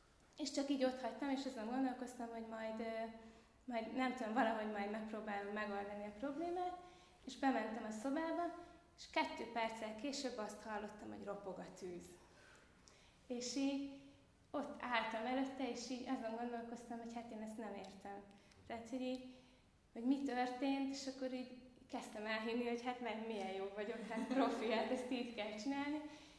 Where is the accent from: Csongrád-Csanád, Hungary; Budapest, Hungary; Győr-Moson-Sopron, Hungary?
Budapest, Hungary; És hát én vérbeli pesti gyerek vagyok